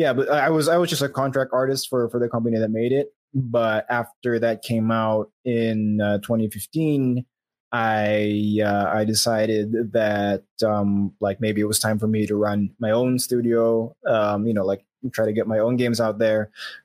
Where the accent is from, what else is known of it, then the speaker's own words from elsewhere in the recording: Philippines; I'm from the Philippines.